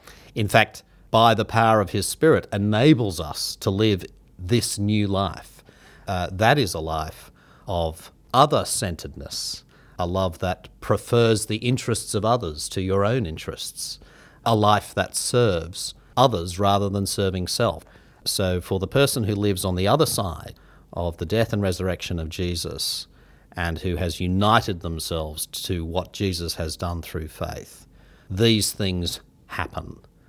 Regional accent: Carlingford, New South Wales, Australia; And then I grew up in Carlingford and Castle Hill, which was pretty Anglo-Saxon, and I think at my high school, certainly in my year, I was the only non-Anglo.

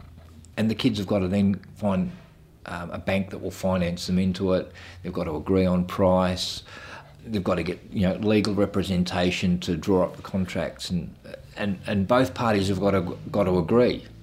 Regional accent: Geelong, Victoria, Australia; Growing up in Geelong, used to watch the planes do their touch and goes and circuits at Grovedale Airport.

